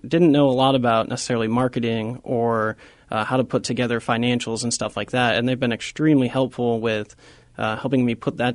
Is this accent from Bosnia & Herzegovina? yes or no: no; Cedar Falls, Iowa, United States; Well, I'm from Cedar Falls, so I didn't travel far when I went to college.